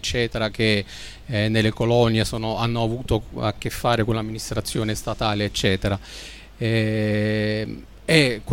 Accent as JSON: {"language": "Italian", "country": "Libya", "said": "io sono libico, però siamo pochi le seconde generazioni libiche"}